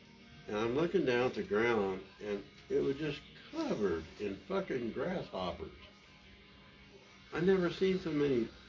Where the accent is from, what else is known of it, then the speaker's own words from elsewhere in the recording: Illinois, United States; I said, I come from Illinois. We got grasshoppers, but I said, these fuckers are big.